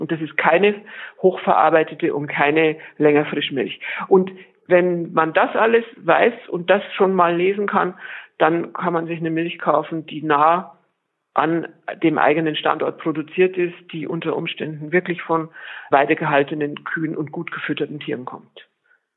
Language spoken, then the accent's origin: German; Bavaria, Germany; eine Rinderrasse aus meiner Heimatregion, Zugspitze, also ganz Süddeutschland